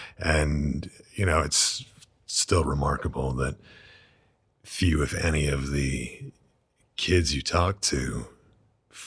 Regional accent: Maine, United States; I mean, I grew up in Southern Maine and I watched a lot of movies

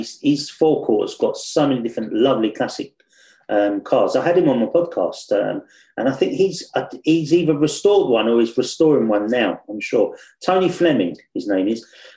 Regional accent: North Cyprus, Cyprus; We're from North Cyprus, Turkish Cypriots.

